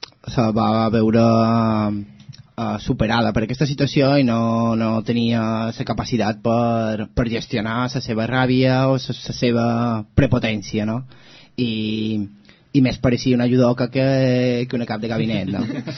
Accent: Galicia, Spain; Catalan is a second language; sóc gallec i el català m'agosta un poquet encara.

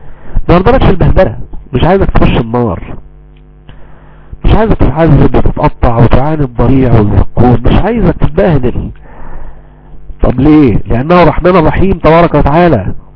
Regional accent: Egypt; المثل عندنا في مصر الدنيا هو ضرب الاعور على عينه

